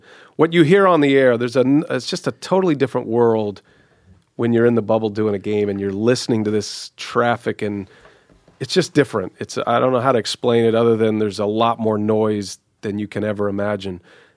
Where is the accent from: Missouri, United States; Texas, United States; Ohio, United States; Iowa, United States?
Texas, United States; now in Milwaukee, United States; He's from Milwaukee, so that's different than me. I'm from Texas, but Milwaukee's my home now.